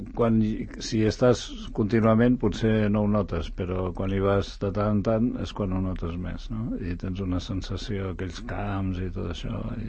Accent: Girona, Catalonia, Spain; vaig fer molta vida a Sant Cugat, de fet vaig venir a l'Autònoma, i vivia a Barcelona, com vaig venir de Girona

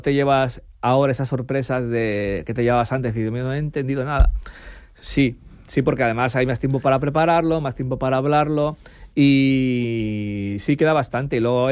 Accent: Madrid, Community of Madrid, Spain; Sí, claro, soy de Madrid.

